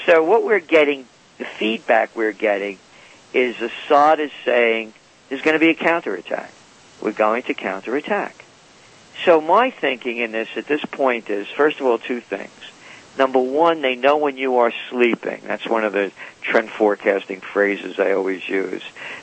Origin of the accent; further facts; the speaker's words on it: New York, United States; accent: New York; I live north of New York City. And I know, I'm a New Yorker, I mean, in case you can't tell by my accent.